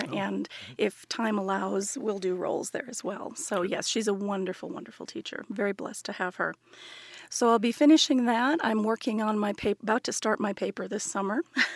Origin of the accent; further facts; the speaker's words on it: St. Paul, Minnesota, United States; moved away as an adult; also born or lived in Chicago; I was born in the Midwest in Chicago and raised from the time I was six in St. Paul, Minnesota.